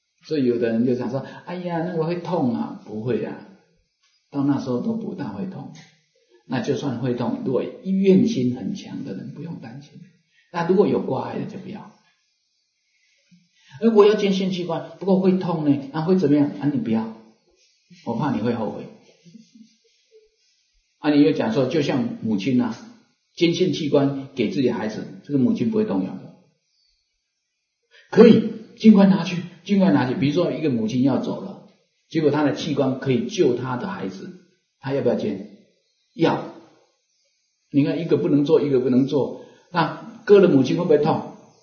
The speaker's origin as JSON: {"language": "Chinese", "country": "Taiwan", "said": "因为他我们台湾话没一对主的"}